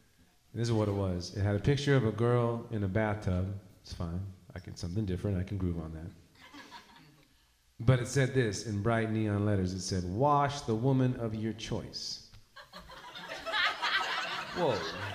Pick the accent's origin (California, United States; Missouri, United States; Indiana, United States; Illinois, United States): California, United States; Los Angeles; And I'm from Los Angeles. I was like, yeah, we got this.